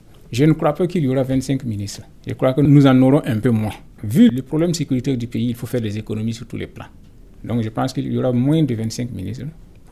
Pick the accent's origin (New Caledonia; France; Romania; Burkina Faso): Burkina Faso; je suis burkinabé. Je vis ici. Donc je connais les réalités du pays.